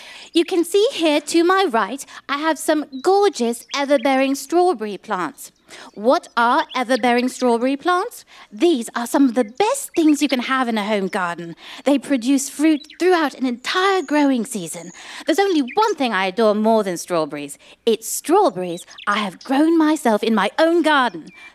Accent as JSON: {"language": "English", "region": "England", "country": "United Kingdom", "lives_now": "Sunken Harbor, United States", "said": "As you can plainly hear in my speech, I am English, but have for the last several years made my home in the good old US of A, here in Sunken Harbor, New York. Long Island, New York, that is."}